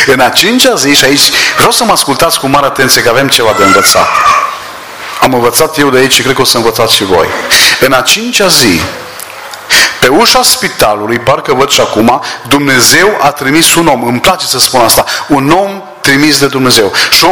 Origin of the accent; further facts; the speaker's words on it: Orșova, Mehedinți County, Romania; born there; m-am născut în Orșova, un oraș lângă Băile Herculane, pe malul Dunării, granițe cu Serbia.